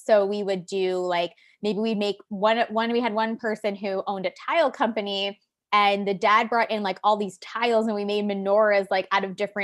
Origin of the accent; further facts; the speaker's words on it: New York, United States; there's one of the Suffolk County guys, Steve Ballone. If you guys know who Steve Ballone is, he's from my hometown.